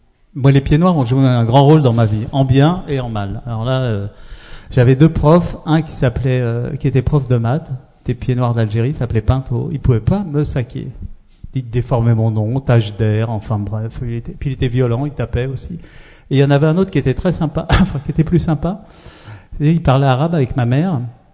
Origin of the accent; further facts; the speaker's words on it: Paris, Île-de-France, France; Donc, je suis né à Paris, faut bien être quelque part, comme dirait l'autre.